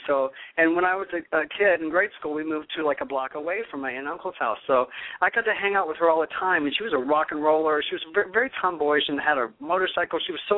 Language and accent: English; Canton, Ohio, United States; And I grew up in Canton, Ohio, which is the Pro Football Hall of Fame city, you know, very, very Midwest, very blue collar, very right wing overall.